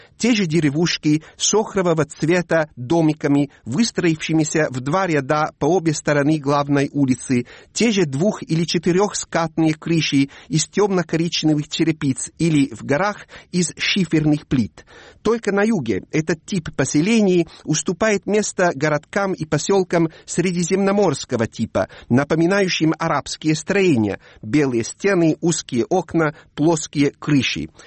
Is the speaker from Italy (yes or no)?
yes; Po Valley, Italy; например, Паданской равнины, по которой протекает главная река Италии с коротким названием По, и где находится также мой родной город.